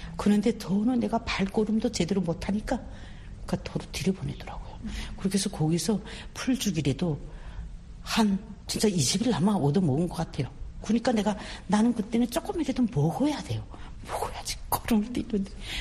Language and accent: Korean; Pyongyang, North Korea; 그래가지고 저는 고향이 평양이에요.